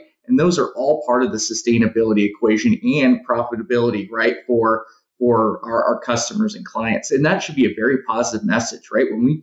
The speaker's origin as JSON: {"language": "English", "region": "Kansas", "country": "United States", "tie": "born or raised there", "said": "Yeah, well, since you brought it up, I grew up in Kansas. I'm a diehard Chiefs fan, too."}